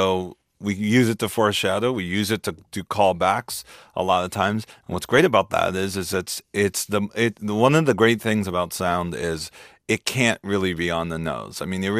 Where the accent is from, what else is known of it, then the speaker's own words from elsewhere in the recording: United States; but it's more about the unique perspective that I have growing up in America is different than a white person might have.